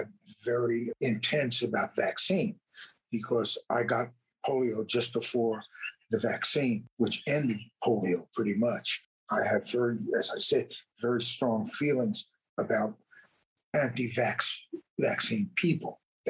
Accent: New York, United States; accent: New York; they bullied me because I was a kid from New York with my accent and I had never been in the South before.

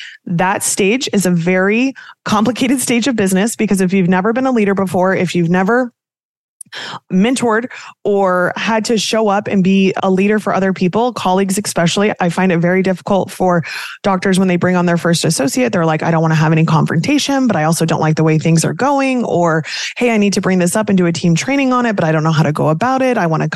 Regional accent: Kansas, United States; I talk fast. I fit right in Jersey, even though I'm from Kansas.

